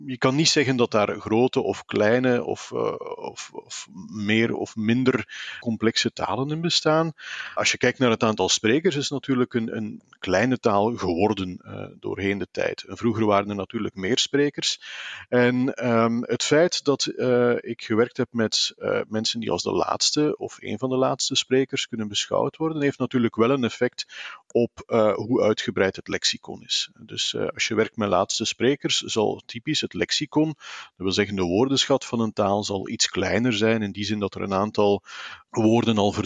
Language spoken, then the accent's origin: Dutch; Flanders, Belgium; accent: standard Flemish; Dus ik kom zelf uit West-Vlaanderen, een deel van Vlaanderen waar dialecten nog heel sterk staan. Maar ik ben zelf, jammer genoeg, niet opgegroeid in het dialect. Dus ik ben opgegroeid in wat moet doorgaan voor een standaard Vlaams. Maar ik begreep wel het dialect perfect